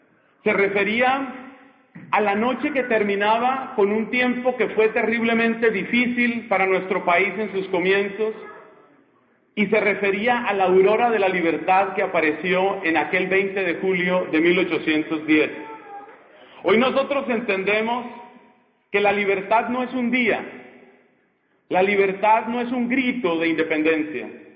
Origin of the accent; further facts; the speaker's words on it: Colombia; moved away; muchos de los que estamos fuera del país tenemos historias de dolor que contar, incluso de por qué salimos de Colombia. Pero hoy quisiera abrazar a todos mis hermanos colombianos y colombianas